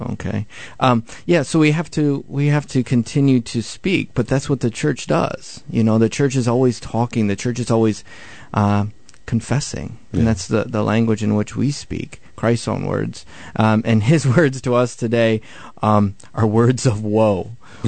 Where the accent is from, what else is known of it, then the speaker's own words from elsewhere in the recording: Michigan, United States; Oh, yeah. I'm from Michigan.